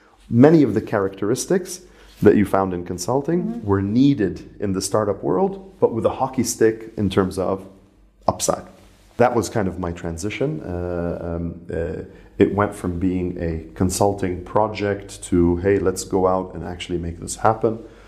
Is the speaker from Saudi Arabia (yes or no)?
yes; Ras Tanura, Eastern Province, Saudi Arabia; moved away; also born or lived in Lebanon; And I grew up in Saudi Arabia.